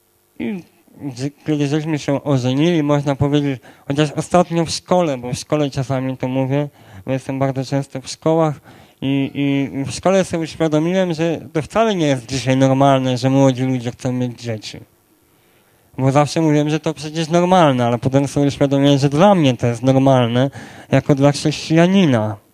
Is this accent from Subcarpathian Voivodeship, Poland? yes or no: yes; Sanok, Subcarpathian Voivodeship, Poland; Pojechaliśmy, słuchajcie, do mnie do domu. Ja pochodzę z Sanoka.